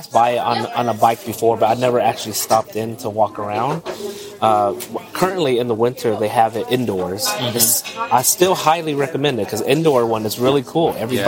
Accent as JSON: {"language": "English", "town": "Dallas", "region": "Texas", "country": "United States", "said": "That's my team, but I'm from Dallas, so."}